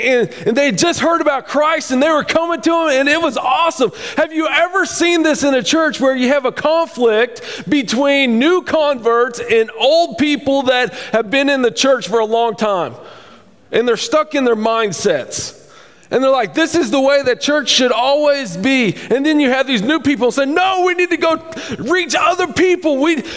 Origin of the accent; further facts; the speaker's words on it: Columbia, Missouri, United States; I grew up on Claysville Road. Everybody had fried chicken at Claysville store? Yeah, that is like